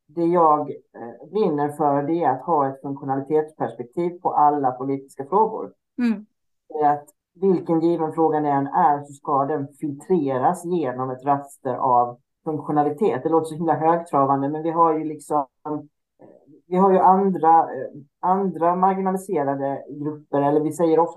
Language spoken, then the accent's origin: Swedish; Halmstad, Halland County, Sweden; now in Sundbyberg, Sweden; Sundbyberg utanför Stockholm. Och det har jag gjort i 19 år. Jag är född och uppvuxen i Halmstad. Så man kanske känner och hör att jag har någon annan, inte riktigt Stockholmsdialekt.